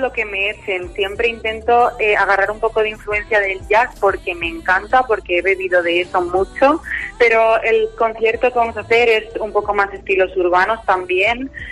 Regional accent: Sagunto, Valencian Community, Spain; Yo soy del puerto de Sagunto, estoy a mitad de camino entre Valencia y Castellón. Lo que pasa que ahora vivo en Valencia.

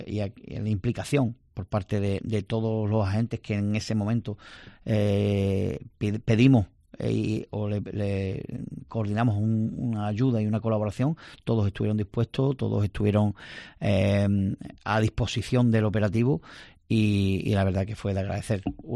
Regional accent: Ayamonte, Andalusia, Spain; yo que soy de Ayamonte, me fui a Ayamonte

